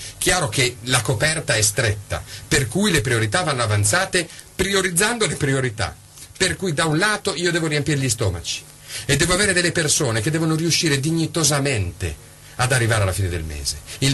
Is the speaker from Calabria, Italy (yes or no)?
no; Bologna, Emilia-Romagna, Italy; Io sono bolognese da 38 anni, quando sono nato.